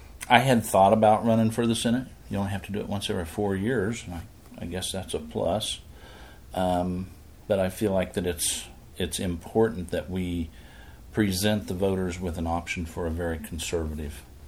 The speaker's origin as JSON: {"language": "English", "region": "Kansas", "country": "United States", "tie": "born or raised there", "moved": "as an adult", "said": "We were all born and raised in Kansas. We moved here about 20 years ago"}